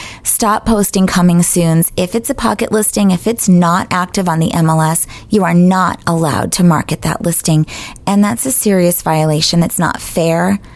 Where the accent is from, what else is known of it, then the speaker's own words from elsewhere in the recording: Massachusetts, United States; I am. I'm from Massachusetts.